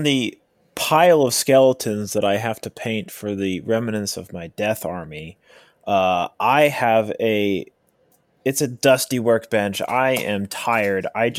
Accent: Santa Cruz, California, United States; Got to go to my hometown, Santa Cruz.

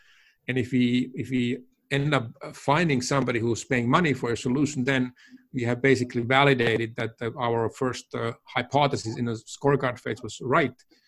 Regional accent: Finland; And as I'm from Finland, many of those companies are Finnish companies.

